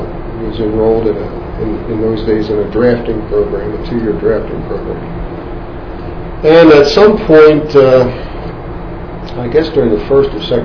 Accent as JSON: {"language": "English", "town": "Vineland", "region": "New Jersey", "country": "United States", "tie": "born or raised there", "said": "I was born in Vineland, New Jersey, August 4th, 1948. Grew up in the same city, went to high school in the same city. I actually never left Vineland until I went to the Army."}